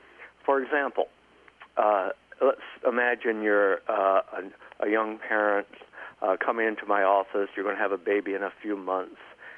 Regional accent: Midwest, United States; I grew up in the Midwest.

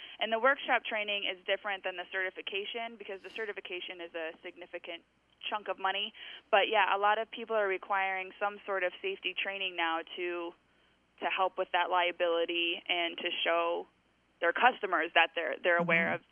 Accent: Gilbert, Iowa, United States; Yeah, I grew up going to Gilbert High School just north of Ames and went to Iowa State for my undergraduate degree in landscape architecture right out of high school

